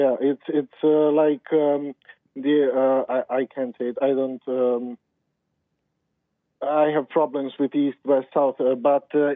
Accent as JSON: {"language": "English", "country": "Serbia", "second_language": "English", "said": "I'm from Serbia."}